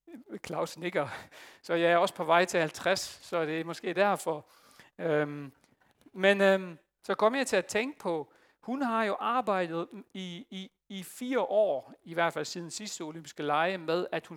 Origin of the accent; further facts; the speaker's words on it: Netherlands; Danish is a second language; jeg er hollænder